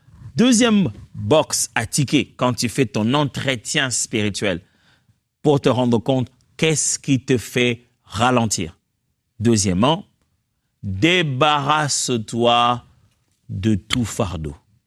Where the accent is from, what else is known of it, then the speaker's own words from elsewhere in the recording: Kinshasa, DR Congo; j'ai grandi au Congo, à Kinshasa.